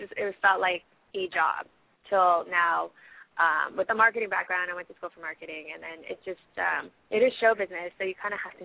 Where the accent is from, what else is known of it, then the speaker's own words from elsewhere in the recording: Canada; I am a Canadian actress.